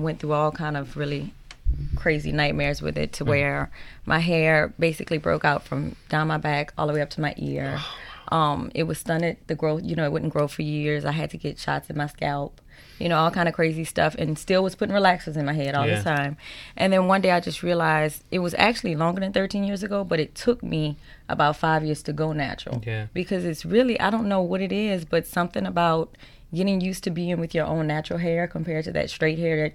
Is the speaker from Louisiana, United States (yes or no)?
yes; Napoleonville, Louisiana, United States; No. I'm from Napoleonville, Louisiana.